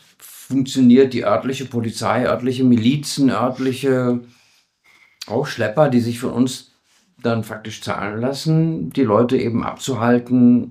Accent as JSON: {"language": "German", "region": "England", "country": "United Kingdom", "lives_now": "Germany", "said": "wenn ich an England denke, meine Heimat"}